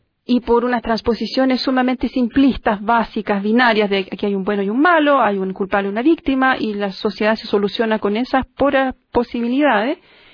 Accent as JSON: {"language": "Spanish", "country": "Chile", "said": "una herencia que tenemos nosotros como sociedad chilena"}